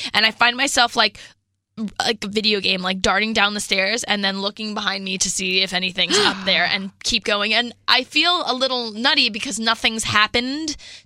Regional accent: New York, United States; Well, I'm from New York and you need a sense of humor.

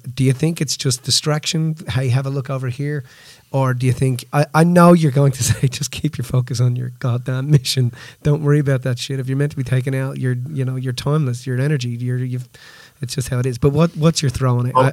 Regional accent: Dublin, Leinster, Ireland; I'm from Dublin.

